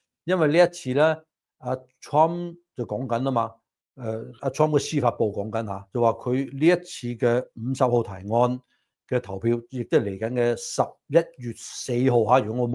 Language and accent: Cantonese; California, United States; 我哋加州人其實就非常之清楚噶啦。